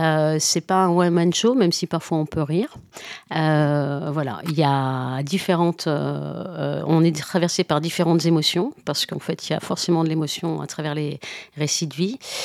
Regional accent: Lyon, Auvergne-Rhône-Alpes, France; je suis originaire de Lyon et je l'ai moins joué sur Lyon.

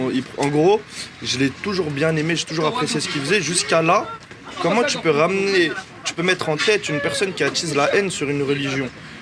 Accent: Montreuil, Île-de-France, France; born there; Non, je suis né en France, à Montreuil.

